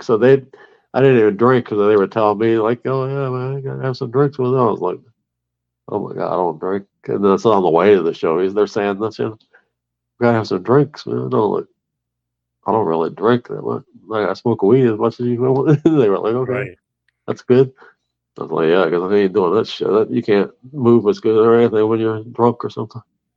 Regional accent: Akron, Ohio, United States; and I grew up in Akron, Ohio.

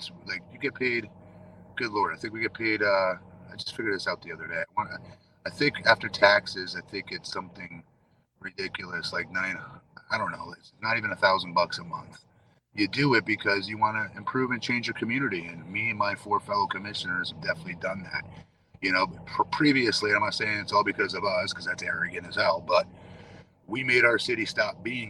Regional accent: Connecticut, United States; I grew up a default Democrat, I would say, because I grew up in Connecticut. That's where my mom and dad were.

